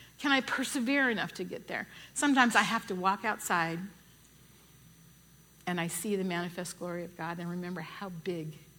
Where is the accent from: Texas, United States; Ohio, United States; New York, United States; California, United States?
California, United States; I never heard of a Mennonite. I'm from California. We don't have Mennonites in California.